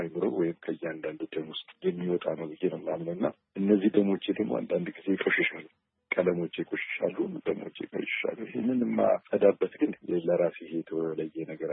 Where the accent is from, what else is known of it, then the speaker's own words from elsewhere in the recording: Addis Ababa, Ethiopia; እኔ ሰፈሬ ደቡብ ቅራ የሚባለው ፊትበር አካባቢ ነው የተወለድኩት።